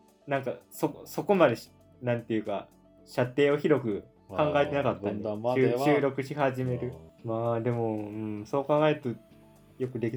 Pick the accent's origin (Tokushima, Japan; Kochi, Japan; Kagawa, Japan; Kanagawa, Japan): Tokushima, Japan; うちの田舎なんて、コロナウイルスに関しては。クソど田舎、徳島県。